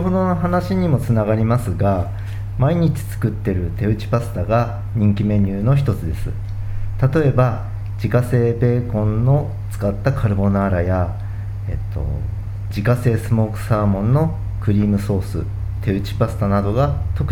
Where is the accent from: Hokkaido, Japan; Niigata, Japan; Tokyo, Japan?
Niigata, Japan; 私は実は新潟県出身なんですが、地元の高校在学時にアルバイトしていたパスタ店に高校卒業後入社して